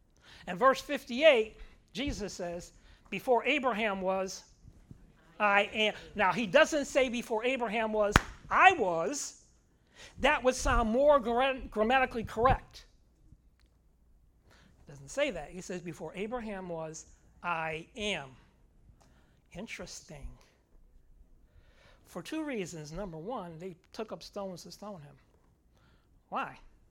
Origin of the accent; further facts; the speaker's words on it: Waterbury, Connecticut, United States; So we're from Waterbury, we're 45 minutes away.